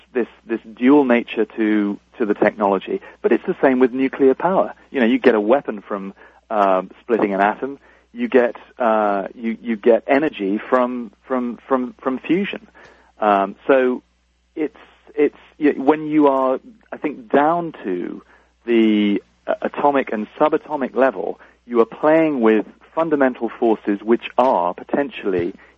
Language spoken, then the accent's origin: English; United Kingdom; Now, I'm a Brit, but I'm a patriot